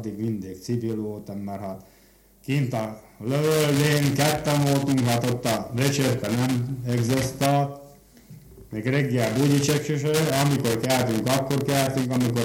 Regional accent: Bratislava Region, Slovakia; kérdezősködött, hova valósi vagyok, mondtam, Pozsony megyei vagyok.

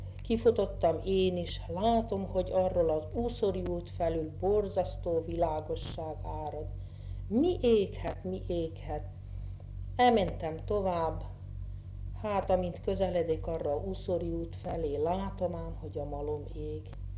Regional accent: Šamorín, Trnava Region, Slovakia; pedig somorjai vagyok már 10 éves korom óta

